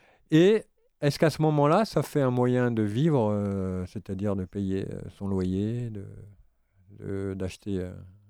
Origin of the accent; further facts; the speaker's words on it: Brittany, France; Pourtant, je suis du Trégor